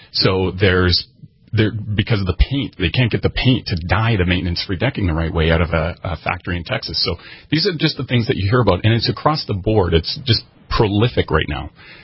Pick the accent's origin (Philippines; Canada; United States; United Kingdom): Canada; born there; I was born in Canada